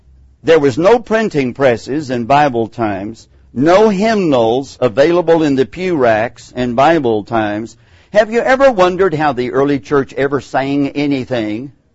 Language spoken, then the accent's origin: English; Texas, United States; My accent may betray I'm a Texan and not a Greek.